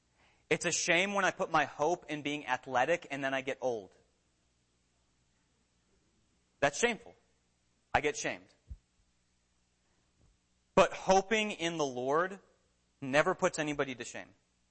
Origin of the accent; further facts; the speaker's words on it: Minnesota, United States; also born or lived in Tennessee; When I grew up in Minnesota, whenever it snowed, I always wished, or I always hoped, that we would have a school cancellation.